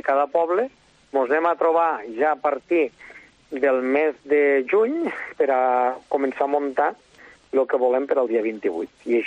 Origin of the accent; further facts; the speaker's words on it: Roquetes, Catalonia, Spain; tant tu com jo, que els religions us poden saber, venim de Roquetes